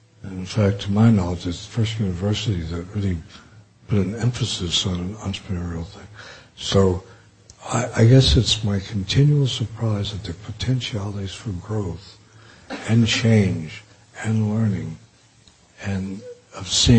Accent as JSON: {"language": "English", "town": "Bronx", "region": "New York", "country": "United States", "tie": "born there", "said": "I was born in Bronx of working class parents"}